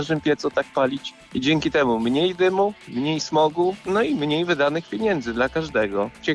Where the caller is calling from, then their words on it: Szczecin, West Pomeranian Voivodeship, Poland; jestem ze Szczecina.